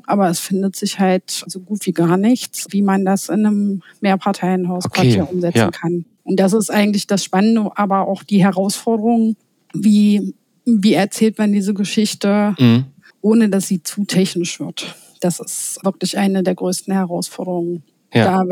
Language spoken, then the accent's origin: German; Wernigerode, Saxony-Anhalt, Germany; Das habe ich damals in Wernigerode in meiner Heimatstadt